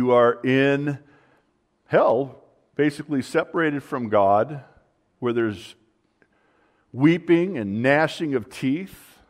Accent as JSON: {"language": "English", "region": "California", "country": "United States", "tie": "born or raised there", "lives_now": "Michigan, United States", "said": "I grew up in Southern California, and I know that they have coastlines here in Michigan"}